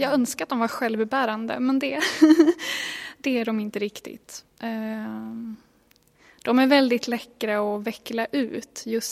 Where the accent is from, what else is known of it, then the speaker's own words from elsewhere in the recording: Härnösand, Västernorrland County, Sweden; now in Gothenburg, Sweden; Men jag är också uppvuxen i Härnösand.